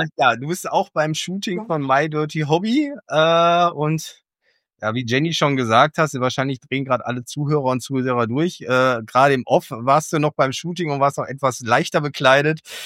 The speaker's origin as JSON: {"language": "German", "region": "North Rhine-Westphalia", "country": "Germany", "said": "aber ich komme ja auch aus der Region, klar, da wird auch ordentlich Karneval. Nee, nicht nur die im Rheinland, auch im Münsterland gefeiert."}